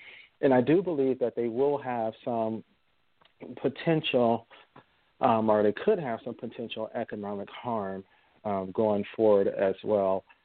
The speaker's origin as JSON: {"language": "English", "country": "United States", "said": "for me as an American, was embarrassing."}